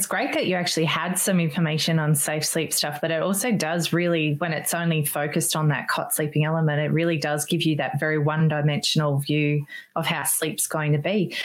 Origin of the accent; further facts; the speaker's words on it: Brisbane, Queensland, Australia; And so I see that you are from Brisbane. That's actually my hometown, which is very exciting.